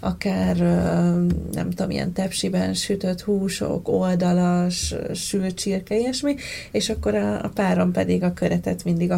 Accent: Szeged, Csongrád-Csanád, Hungary; Ugye szegedi vagyok, hát Szeged mellett Tápén lakok. Hát ez valamikor egy kis falu volt, de most már így gyakorlatilag ilyen kertvárosi rész Szegednek. De én olyan kis falusi lánynak tartom egyébként magamat

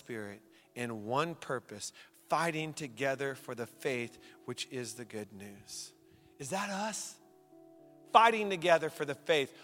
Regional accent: Tacoma, Washington, United States; I'm a kid from Tacoma, and I say, yeah.

